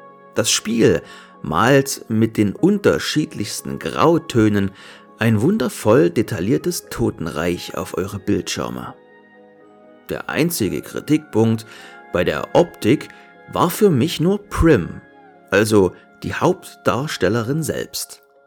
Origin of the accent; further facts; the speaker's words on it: East Germany, Germany; born there; Eventuell liegt es daran, dass ich, geboren in der DDR, nach der Wende mit Video- und Computerspielen nur so überrollt wurde.